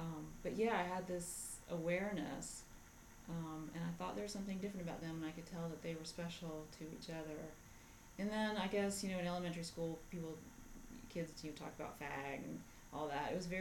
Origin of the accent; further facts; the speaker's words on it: Oak Ridge, Tennessee, United States; also born or lived in Johnson City; now in North Carolina, United States; I was born and raised in Oak Ridge, Tennessee, west of Knoxville. Lived many years in Johnson City, Tennessee, and then came to the North Carolina Mountains in 1994.